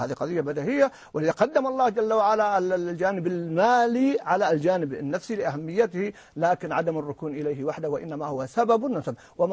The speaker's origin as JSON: {"language": "Arabic", "country": "Saudi Arabia", "said": "عندنا في المملكة العربية السعودية"}